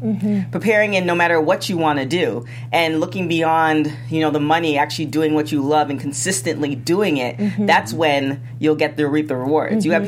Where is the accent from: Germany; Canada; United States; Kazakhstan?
Canada; I'm from Canada